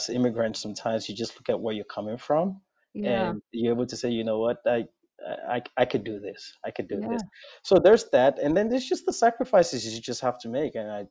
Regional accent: Nigeria; my perspective as a Black immigrant is, you know, I come from Nigeria.

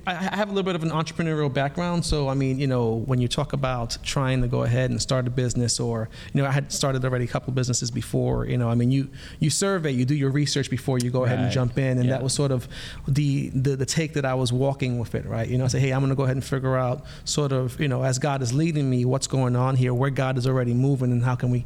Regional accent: Brooklyn, New York, United States; now in Boynton Beach, United States; Well, no, I'm from New York. I'm from Brooklyn, actually.

